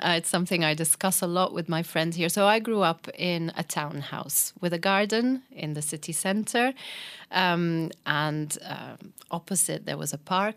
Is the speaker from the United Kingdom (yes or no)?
no; Ghent, Flanders, Belgium; I was born and raised in Ghent, but I studied in Brussels.